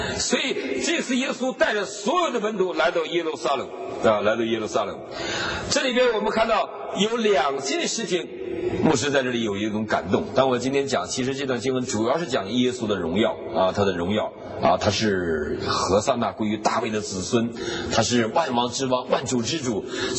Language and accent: Chinese; Northeast China, China; also born or lived in Shandong; 我是一个东北人啊，我就知道驴是不让骑的，我们东北人的驴是不让骑的。